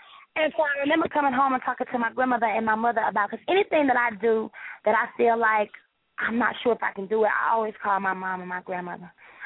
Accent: High Point, North Carolina, United States; and growing up in High Point, North Carolina, we don't get many shows to come through

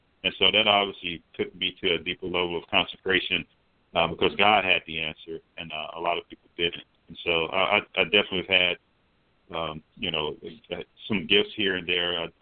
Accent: Little Rock, Arkansas, United States; I'm from Little Rock, Arkansas.

